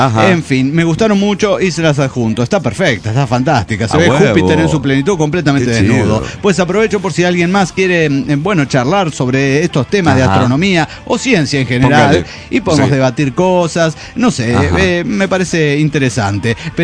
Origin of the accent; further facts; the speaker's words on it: San Luis, Argentina; somos oriundos de San Luis, he tenido que convivir con distintos tipos de gente.